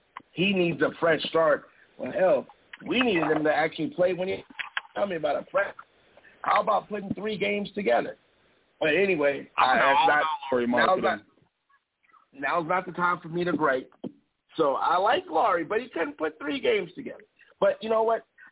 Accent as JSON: {"language": "English", "town": "Chicago", "region": "Illinois", "country": "United States", "said": "As a Chicagoan, look, I will, even though I'm out here and even though I'm down with the Suns, there's no doubt about it."}